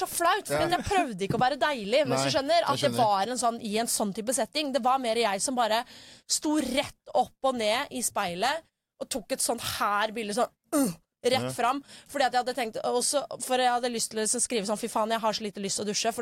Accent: Holmestrand, Vestfold, Norway; det valgte jeg da jeg bodde hjemme i Holmestrand. Da var jeg vel typ 18-19 år

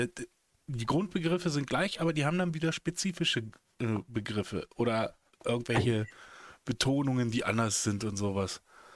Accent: Germany; now in Hamburg, Germany; ich spreche Hochdeutsch. Ich hab ganz viele Einflüsse drin. So. Ich bin jetzt seit ein paar Jahren in Hamburg. Ich war schon vorher immer viel in Hamburg unterwegs. Bin am Zonengrenzgebiet groß geworden, habe fränkische Wurzeln.

